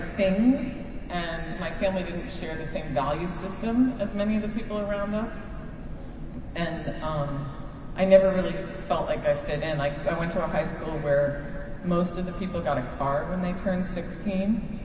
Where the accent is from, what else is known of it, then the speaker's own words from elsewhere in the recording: Potomac, Maryland, United States; I grew up in Potomac, Maryland, so I don't have a really badass using story. I'm a white girl from the suburbs.